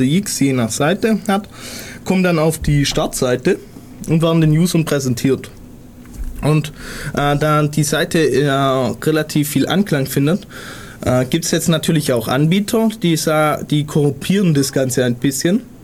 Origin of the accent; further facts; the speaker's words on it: Ulm, Baden-Württemberg, Germany; 0731, das kann ich mir merken, weil ich komme auch aus Ulm.